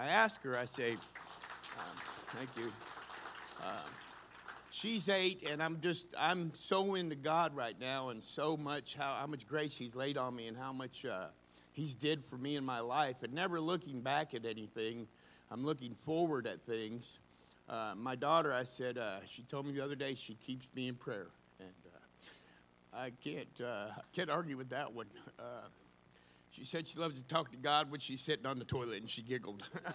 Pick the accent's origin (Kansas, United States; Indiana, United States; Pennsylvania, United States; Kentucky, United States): Indiana, United States; Terre Haute; I'm from Terre Haute, Indiana.